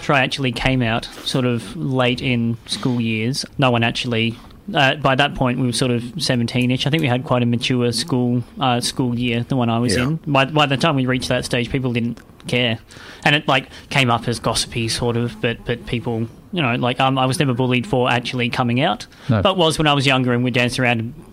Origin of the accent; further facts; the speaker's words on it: Bairnsdale, Victoria, Australia; now in Melbourne, Australia; Turned out when I came back after moving up to Melbourne, went back to my hometown in Bairnsdale, chatted to my old bosses there